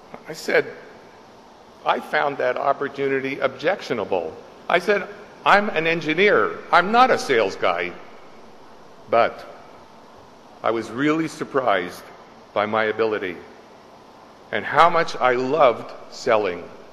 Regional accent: Montreal, Quebec, Canada; For me, growing up in Montreal with two strong parents, my life seemed to be operating on autopilot.

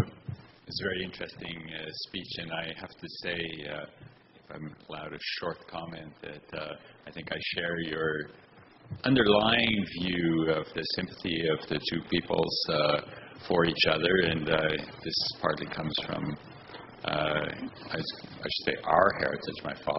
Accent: Canada; that being Canadian, though, like, and it is all through our school system and our schooling of who we are

